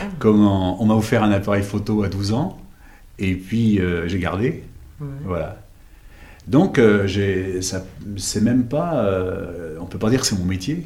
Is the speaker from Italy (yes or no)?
no; Brittany, France; parce que je suis breton